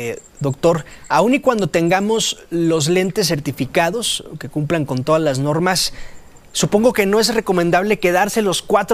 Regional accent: Culiacán, Sinaloa, Mexico; Híjole, es que soy de Culiacán y soy

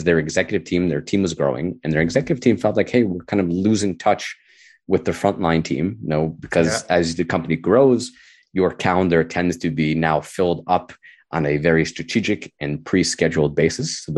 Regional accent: New York, United States; And you had strategies as being a New Yorker. I said, okay, I lived on the Upper East Side.

